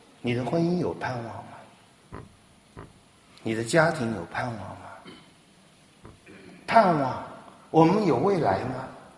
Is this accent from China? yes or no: no; Taiwan; 台湾，我从台湾来，我觉得台湾真是一个很好的地方